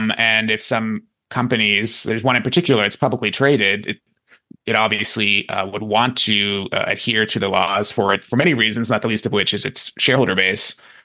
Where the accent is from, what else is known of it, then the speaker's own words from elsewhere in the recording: Maine, United States; I grew up in Maine and in a pretty rural part of the state.